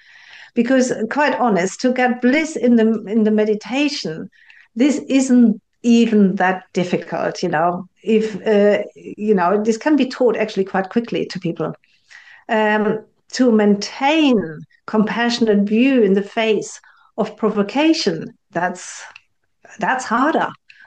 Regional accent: Germany; now in United Kingdom; let's say I live in the UK, I think the UK is a particularly compassionate country, compared to my home country, which is Germany

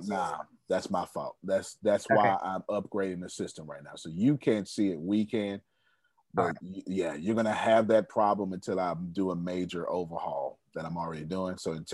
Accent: Texas, United States; Okay. I'm from Texas. There you go.

